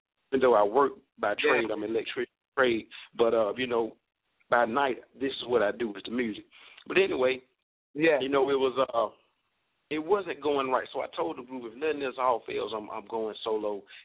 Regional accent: Birmingham, Alabama, United States; to those that may not know me. I am from Birmingham, Alabama.

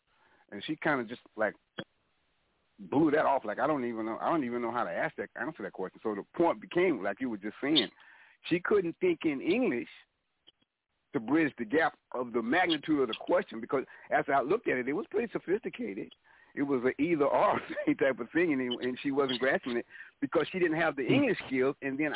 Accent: New Mexico, United States; you know, I'm from New Mexico, so I speak Spanish, but my recollection of it is not like it used to be when I was immersed in it

